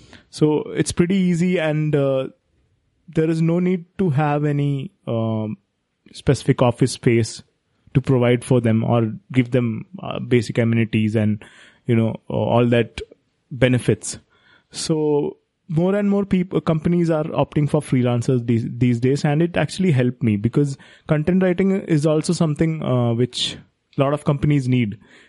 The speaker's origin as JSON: {"language": "English", "country": "India", "said": "So because of that, being an Indian again, I wanted the whole amount."}